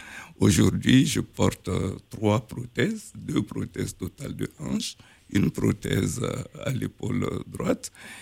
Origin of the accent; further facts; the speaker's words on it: Burkina Faso; je suis originaire du Burkina Faso.